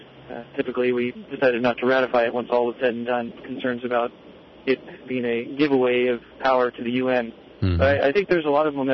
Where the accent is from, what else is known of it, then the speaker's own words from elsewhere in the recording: Canada; So far they haven't sniffed me out as a Canadian, and I've come from pretty close, though.